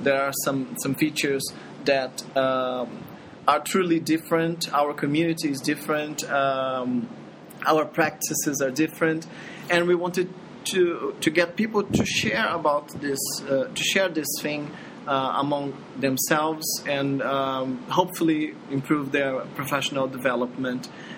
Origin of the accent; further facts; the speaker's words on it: Rio de Janeiro, Brazil; I'm originally from Rio de Janeiro.